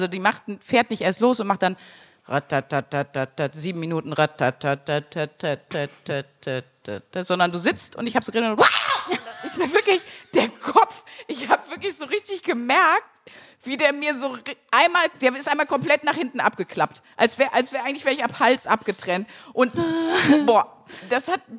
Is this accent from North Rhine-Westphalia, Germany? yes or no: yes; North Rhine-Westphalia, Germany; aber ich bin ja aus dem Ruhrgebiet